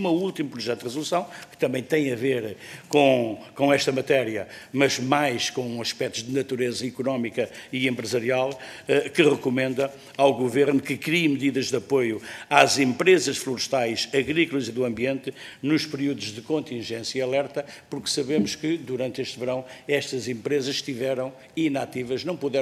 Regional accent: Pedrógão Grande, Leiria, Portugal; o comandante dos bombeiros da minha terra, o comandante dos bombeiros de Pedrógão Grande

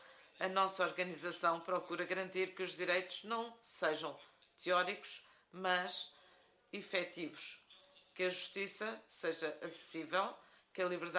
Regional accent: Seville, Andalusia, Spain; Portuguese is a second language; now in Portugal; eu sou de Andaluzia, de Sevilha

